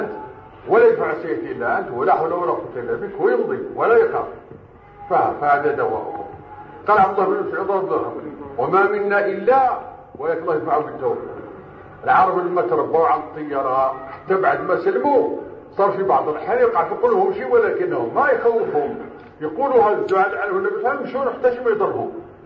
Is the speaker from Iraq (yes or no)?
no; Morocco; وهذا مجرب عندنا في المغرب وفي كل مكان